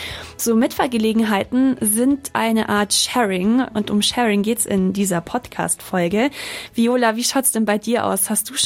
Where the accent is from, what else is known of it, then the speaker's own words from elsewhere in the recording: Munich, Bavaria, Germany; Ich komme eigentlich aus München